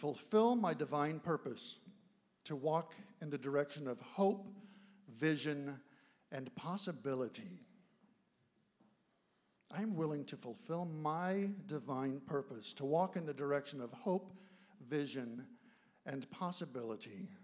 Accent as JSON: {"language": "English", "region": "Florida", "country": "United States", "said": "I'm actually from Florida, not far from there."}